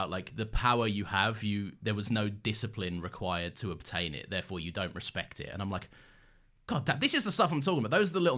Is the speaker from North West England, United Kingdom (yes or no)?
no; Scotland, United Kingdom; when I was first growing up in Scotland